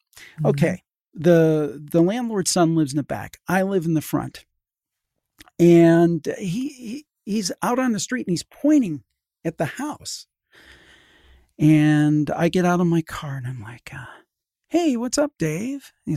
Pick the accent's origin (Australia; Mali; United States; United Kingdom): United States; Cleveland, Ohio; I'm from the Cleveland area.